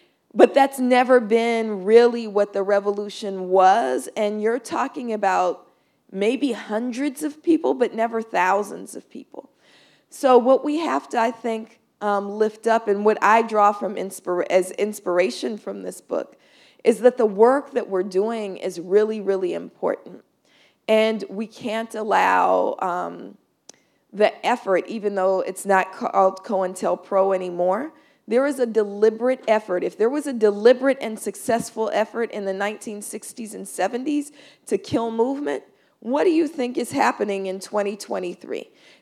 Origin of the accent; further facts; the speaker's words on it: Oakland, California, United States; So I grew up in Oakland, California. I don't know if you know that, but I'm from Oakland. And I'm born in 1972